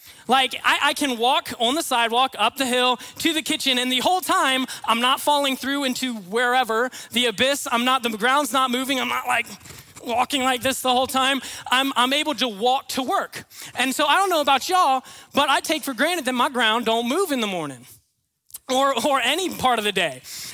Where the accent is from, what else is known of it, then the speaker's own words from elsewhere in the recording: Virginia, United States; I'm from Virginia originally. And in 2011, an earthquake hit my hometown in the state of Virginia. I was 13 years old